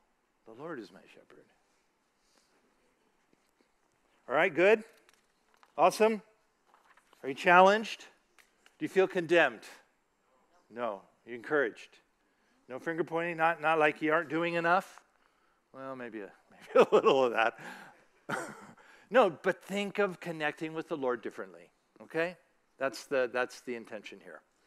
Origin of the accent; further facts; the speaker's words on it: California, United States; I was raised in California, so math was not my thing.